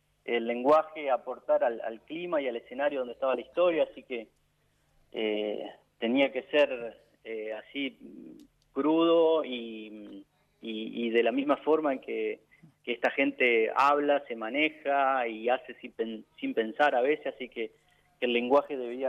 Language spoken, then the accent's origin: Spanish; Santa Clara de Saguier, Santa Fe, Argentina; born there; now in Rafaela, Argentina; Por mi pasado en el pueblo. Yo soy nacido en Santa Clara de Xavier. Mi pasado en el pueblo, por mi presente acá en Rafaela también.